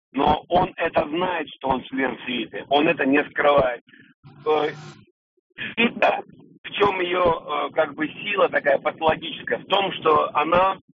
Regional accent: Moscow, Russia; Я из Москвы, я сейчас в машине еду.

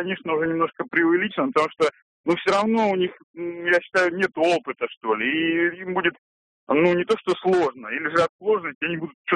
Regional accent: Saint Petersburg, Russia; вот я из Санкт-Петербурга.

